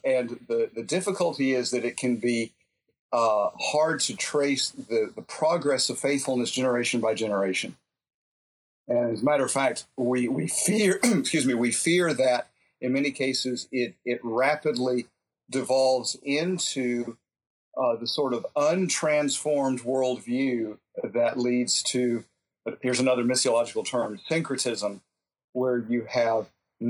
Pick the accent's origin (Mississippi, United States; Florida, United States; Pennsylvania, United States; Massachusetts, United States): Florida, United States; Miami; the Cuban Catholicism that I grew up with in Miami